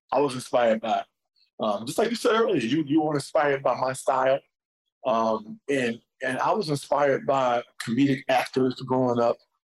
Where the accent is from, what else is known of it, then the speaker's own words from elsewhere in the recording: New York, United States; So I got lucky, man, in that process, you know, growing up in New York, of course.